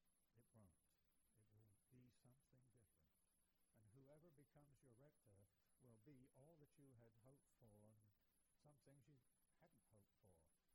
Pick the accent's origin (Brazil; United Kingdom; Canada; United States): United Kingdom; England; moved away; as I was growing up in England, first of all, and then here, I began to be very hopeful